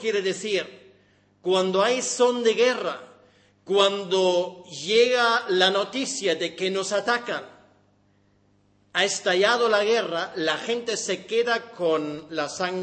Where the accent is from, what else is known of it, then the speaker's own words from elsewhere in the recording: Germany; en mi pueblo, en todos los pueblos y ciudades en Alemania